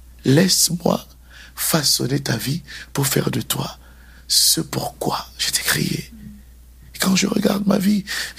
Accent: Douala, Littoral, Cameroon; je regarde d'où je viens, de Daido à Douala au Cameroun.

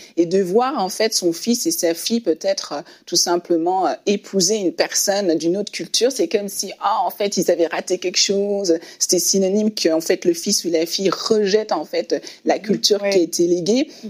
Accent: Belgium; vu que j'ai grandi aussi en Belgique

